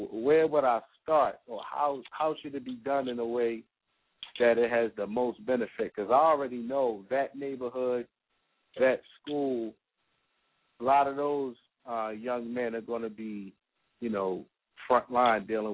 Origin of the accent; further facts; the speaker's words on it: Baltimore, Maryland, United States; I'm from Baltimore, so this is like prison industrial complex central down here.